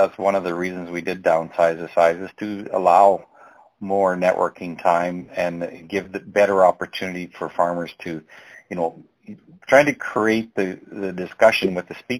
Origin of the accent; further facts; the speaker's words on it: Marwain, Alberta, Canada; I'm a farmer from Marwain, Alberta